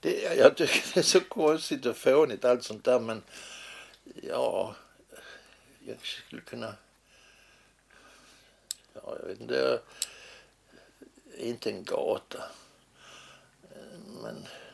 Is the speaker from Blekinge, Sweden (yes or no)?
no; Helsingborg, Skåne, Sweden; also born or lived in Malmö; erbjöd de den till Malmö där jag är född, men nej fan, det vill vi inte ha, sa de i Malmö. Då vände de sig till Helsingborg där jag är uppvuxen